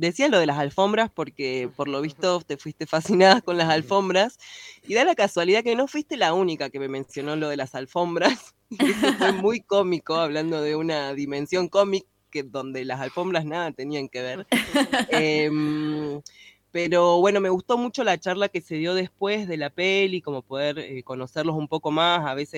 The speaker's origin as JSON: {"language": "Spanish", "region": "Buenos Aires", "country": "Argentina", "lives_now": "Salta, Argentina", "said": "Yo soy una porteña que vive acá hace muchos años"}